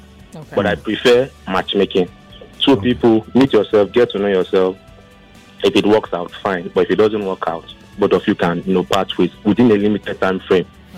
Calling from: Lagos, Nigeria; I'm calling from Lagos.

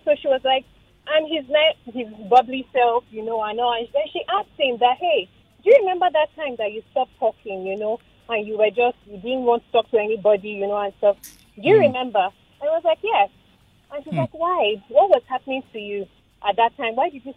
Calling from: Lekki, Lagos, Nigeria; I'm calling from Lekki.

